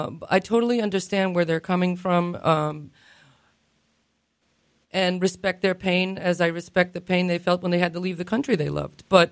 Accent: United States; because I'm from the United States, I have certain political views, which I don't.

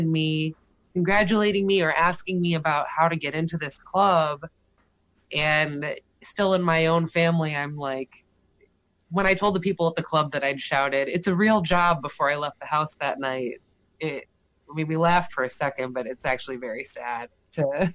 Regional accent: Massachusetts, United States; also born or lived in Chicago, United States; I'm not from Chicago. I moved there from Massachusetts.

